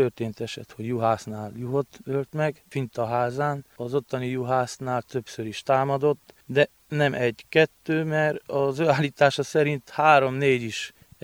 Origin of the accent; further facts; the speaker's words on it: Székelyvaja, Mureș County, Romania; Igen, tehát a szülőfalum is a vadászterülethez tartozik.